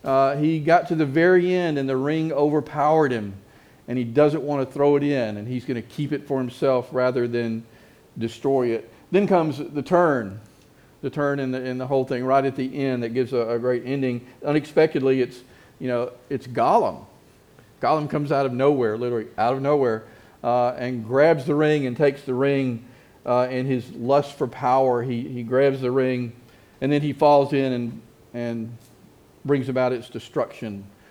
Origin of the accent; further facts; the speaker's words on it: the South, United States; accent: southern; with my southern accent, that means you won't be able to understand